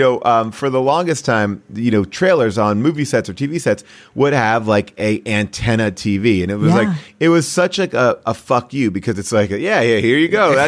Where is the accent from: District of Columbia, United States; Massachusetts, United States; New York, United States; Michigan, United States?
New York, United States; I grew up in the East Coast in New York.